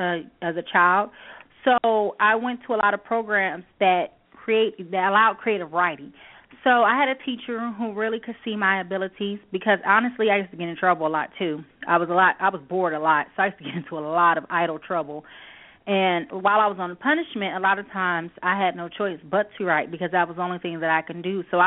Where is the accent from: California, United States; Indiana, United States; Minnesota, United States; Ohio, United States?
Indiana, United States; Gary; Gary, Indiana.